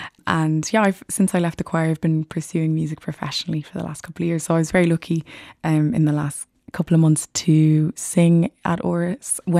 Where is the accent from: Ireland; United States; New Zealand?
Ireland; Maynooth, Leinster; also born or lived in Kenya / London; My very first Christmas was in Kenya, where I was born. Then we spent some years in London when I was a child. But I grew up in Maynooth.